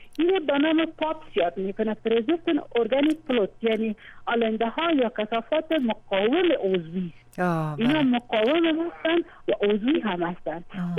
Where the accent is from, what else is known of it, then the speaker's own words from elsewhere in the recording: Mazar-i-Sharif, Balkh, Afghanistan; خصوصا در ولایت ما، اگر طبعا مرض رادیو شما در ولایت میشن، بعضی خانم ما در ولایت از سیماب استفاده میکنن